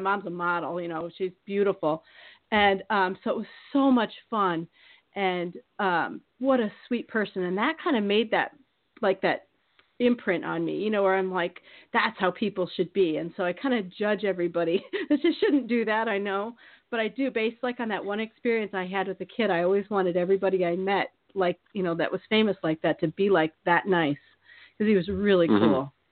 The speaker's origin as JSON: {"language": "English", "region": "Iowa", "country": "United States", "tie": "born or raised there", "said": "because I grew up in Iowa, and he was speaking"}